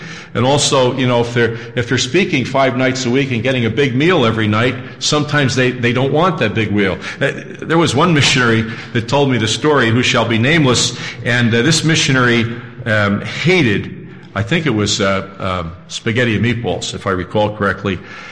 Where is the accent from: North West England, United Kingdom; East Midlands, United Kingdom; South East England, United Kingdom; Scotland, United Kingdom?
Scotland, United Kingdom; At great expense, because I'm a Scotsman, I bought 15 of these 70-cent aerograms